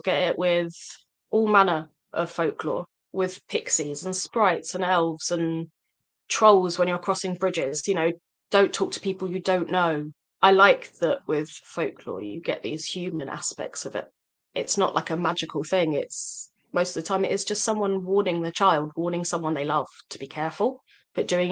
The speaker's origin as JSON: {"language": "English", "region": "London", "country": "United Kingdom", "tie": "born or raised there", "said": "And growing up near London, we were very lucky with that."}